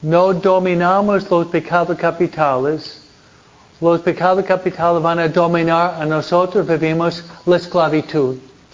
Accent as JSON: {"language": "Spanish", "region": "Michigan", "country": "United States", "tie": "born there", "said": "Yo nací en Michigan, ¿no?"}